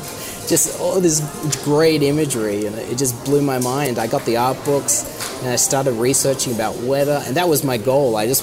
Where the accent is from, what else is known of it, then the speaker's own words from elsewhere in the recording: Perth, Western Australia, Australia; I'm from Perth in West Australia.